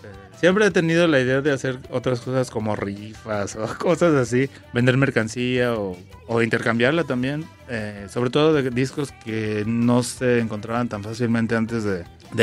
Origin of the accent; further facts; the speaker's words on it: Puebla, Mexico; now in Mexico City, Mexico; porque yo nací en la ciudad, pero crecí en Puebla. Okay. Y luego regreso a los 12 años, 13, para la secundaria.